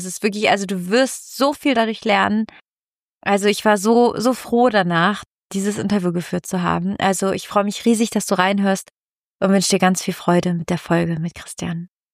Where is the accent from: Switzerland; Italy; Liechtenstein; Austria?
Italy; ich komme ja aus Italien, auch wenn man es nicht sieht.